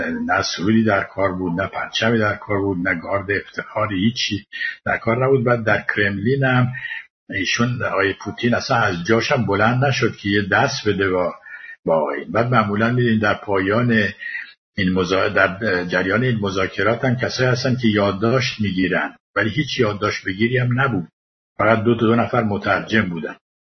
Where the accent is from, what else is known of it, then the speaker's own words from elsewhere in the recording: Iran; آدم به عنوان یه ایرانی نمیخواد در نظر بین المللی اینقدر خار و خفیف بشه